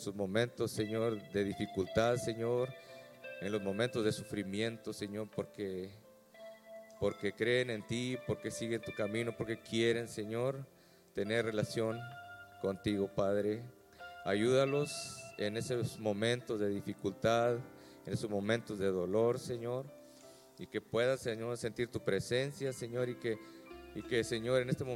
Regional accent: Mexico; mi esposa Angélica. Estamos aquí en representación de nuestro país, somos mexicanos.

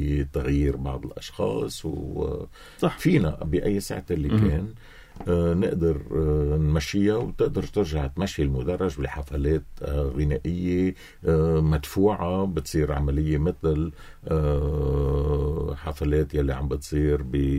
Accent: Zouk Mikael, Keserwan-Jbeil, Lebanon; كل أول سبت من أيلول نعمل حفلة لضيعة زوق مكيل بسميينا بلدتنا العيد

